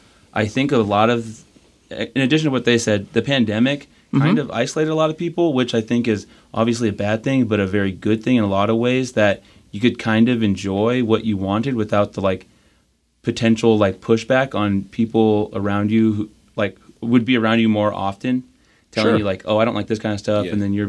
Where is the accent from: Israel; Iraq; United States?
United States; Olympia, Washington; I'm really lucky that I'm from Olympia, where that's a thing that's really encouraged.